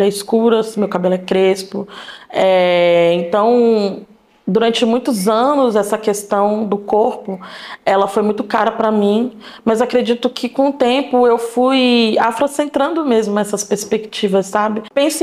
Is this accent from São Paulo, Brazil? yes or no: no; Rio de Janeiro, Brazil; born there; Eu nasci lá, nasci no Rio. É, minha família é toda de Santa Cruz, de um bairro que se chama Antares. É uma favela, na verdade, que se chama Antares, uma comunidade.